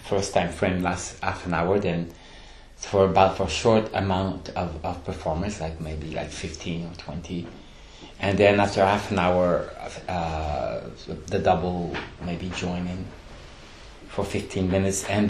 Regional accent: Montreal, Quebec, Canada; born there; So I'm from Canada, and Canada is a colonial country. And I was born in Montreal, which is built on the Mohawk territory.

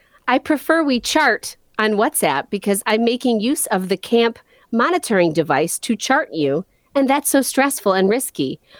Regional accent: Akron, Ohio, United States; from the United States, Akron, Ohio, precisely.

